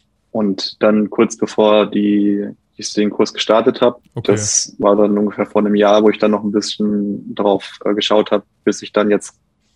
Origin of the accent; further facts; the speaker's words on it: Rhineland-Palatinate, Germany; ich bin 27 Jahre alt, ich komme aus Rheinland-Pfalz.